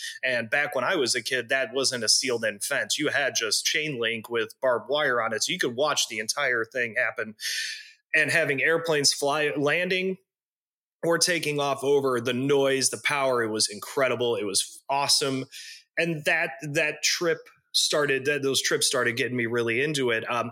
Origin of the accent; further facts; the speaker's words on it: Chicago, Illinois, United States; I grew up in the Chicago area in the west suburbs, specifically right under the O'Hare approach path.